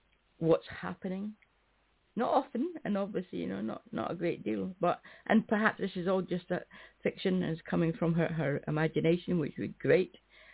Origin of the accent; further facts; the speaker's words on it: Scotland, United Kingdom; I'm Scottish, so it doesn't really apply to me. I'm very proud to be Scottish and glad I am